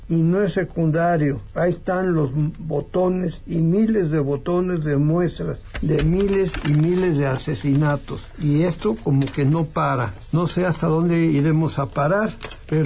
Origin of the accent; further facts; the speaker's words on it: Mexico; ¿qué clase de seres humanos somos los mexicanos que nos matamos entre nosotros como algo normal?